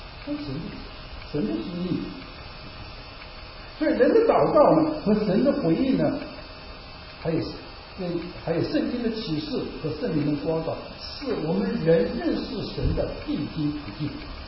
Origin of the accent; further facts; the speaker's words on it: China; 我们中国人常常说“一而再，再而三”，意思就是两三次也是够，是不是？